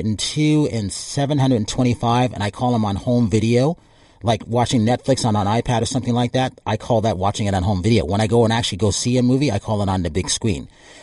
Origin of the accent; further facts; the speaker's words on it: East Coast, United States; Because, you know, growing up in the East Coast, you don't have that.